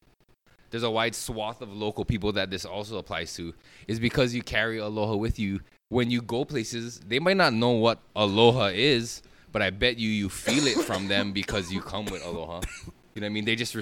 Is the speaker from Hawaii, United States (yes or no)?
yes; Hawaii, United States; I'm not Hawaiian. I'm half Japanese, half Haole. But I'm born and raised here. My fucking roots is here.